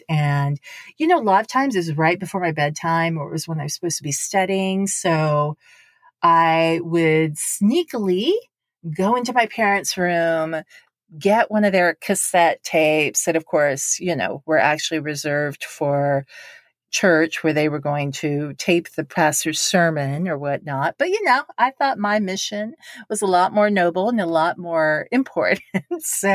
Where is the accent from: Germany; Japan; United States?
Japan; FEN, Far East Network, which was really the only American style radio and even music I had access to growing up in Japan.